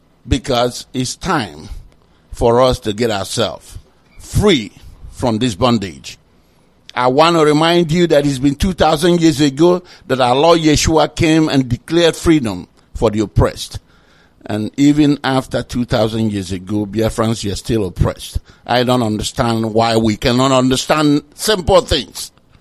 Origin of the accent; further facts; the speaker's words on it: Idemili, Anambra, Nigeria; I hail from Idemili Elba in Idemili local government area of Biafra land.